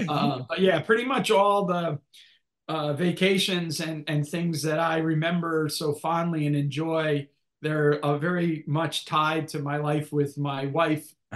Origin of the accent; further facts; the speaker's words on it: New Jersey, United States; So I grew up in New Jersey Union County.